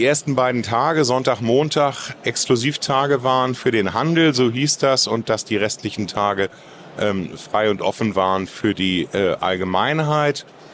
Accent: Schleswig-Holstein, Germany; now in Mecklenburg-Vorpommern, Germany; Ich bin geboren in Schleswig-Holstein, da aufgewachsen, da studiert

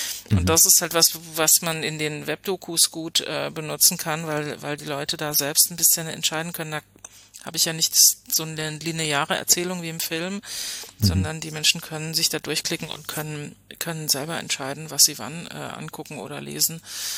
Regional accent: Hoyerswerda, Saxony, Germany; wenn man gesagt hat, ich bin aus Hoyerswerda, alle kannten diese Geschichte und man war ständig damit konfrontiert.

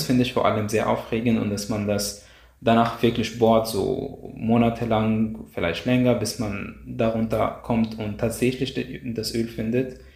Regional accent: Egypt; now in Austria; ich komme aus Ägypten.

